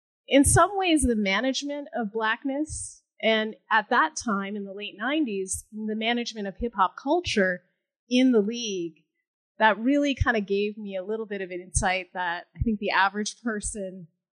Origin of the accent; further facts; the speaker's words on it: Kitchener, Ontario, Canada; I'm actually from Ontario, Canada, a city that you're probably not familiar with called Kitchener, Ontario.